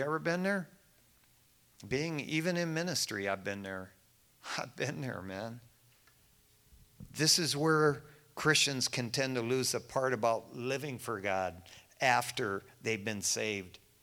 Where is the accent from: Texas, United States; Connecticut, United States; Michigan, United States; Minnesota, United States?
Michigan, United States; East Detroit; laying on the front yard there, growing up in East Detroit, Michigan, looking up at the stars